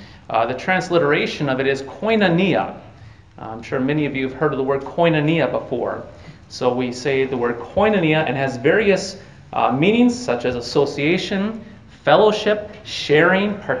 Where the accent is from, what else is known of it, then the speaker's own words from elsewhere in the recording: Bottineau, North Dakota, United States; I was at my hometown church in Botno, North Dakota. It was a Lutheran Brethren church. I did not grow up LCMS.